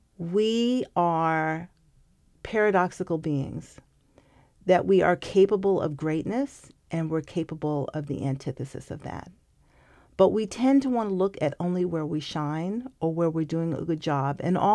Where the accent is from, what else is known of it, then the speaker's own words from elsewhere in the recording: New York City, New York, United States; And I grew up in Harlem, understanding very clearly what it meant to live where I lived